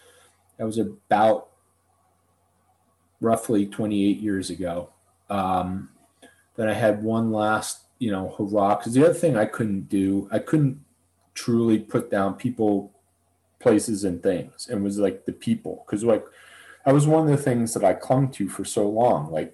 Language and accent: English; Swarthmore, Pennsylvania, United States; I grew up in Swarthmore, Pennsylvania, and Swarthmore College, big, beautiful campus.